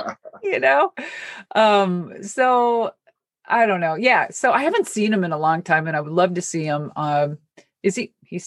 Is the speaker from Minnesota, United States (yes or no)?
yes; Minnesota, United States; I'm from Minnesota.